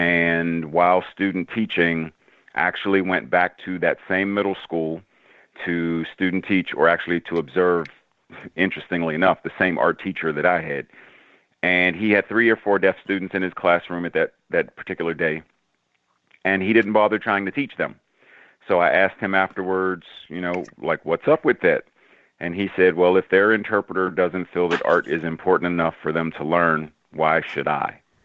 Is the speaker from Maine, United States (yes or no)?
no; Pittsburgh, Pennsylvania, United States; I grew up in Pittsburgh, so Mr. Rogers' Neighborhood, which was filmed in Pittsburgh, you know, I ran into Fred Rogers at least 2 or 3 times